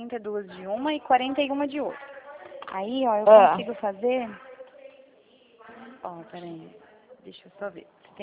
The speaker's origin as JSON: {"language": "Portuguese", "town": "Rio Claro", "region": "São Paulo", "country": "Brazil", "said": "Eu sou aqui de Rio Claro. Aqui pertinho."}